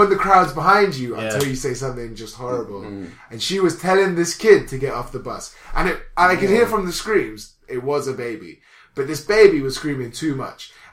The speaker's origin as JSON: {"language": "English", "region": "England", "country": "United Kingdom", "said": "I just know, because I feel like as an English person, I do not confront people who are doing bad stuff."}